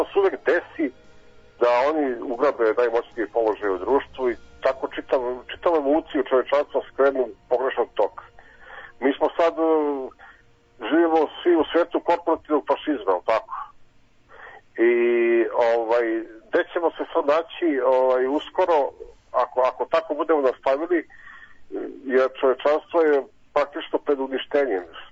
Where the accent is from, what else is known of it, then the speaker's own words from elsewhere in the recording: Belgrade, City of Belgrade, Serbia; ja sam iz Beograda